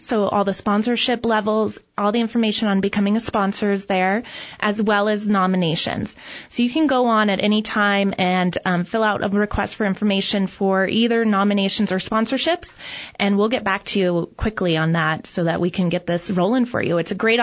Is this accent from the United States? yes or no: yes; Prescott, Arizona, United States; So I was born and raised in Prescott, which is, you know, there's not that many of us left here.